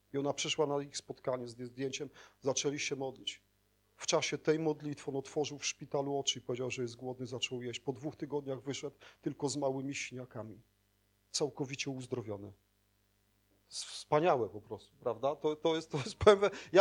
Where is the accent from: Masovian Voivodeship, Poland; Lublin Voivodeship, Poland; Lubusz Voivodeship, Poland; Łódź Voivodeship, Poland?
Lublin Voivodeship, Poland; Świdnik; mówię, jestem ze Świdnika, jestem liderem, mówię, z kościoła protestanckiego.